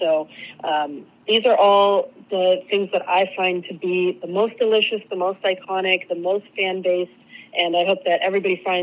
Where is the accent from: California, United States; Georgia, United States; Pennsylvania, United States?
California, United States; Anaheim; And I've been going to the Disney theme parks forever, growing up in Anaheim and doing the Disney College programs.